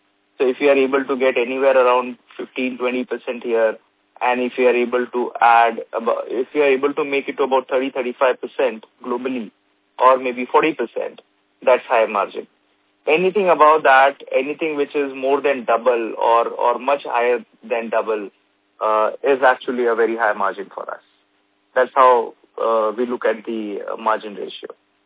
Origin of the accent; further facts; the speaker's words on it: India; we should be proud as Indian that what we have built over the last 15, 20 years is a premium now in a global market.